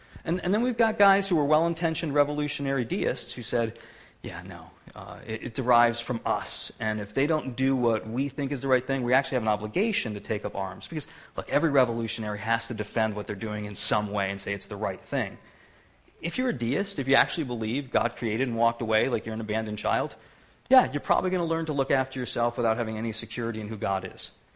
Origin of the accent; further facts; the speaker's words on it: United States; One of our problems is that we're so American, we don't always choose the right things to civilly disobey.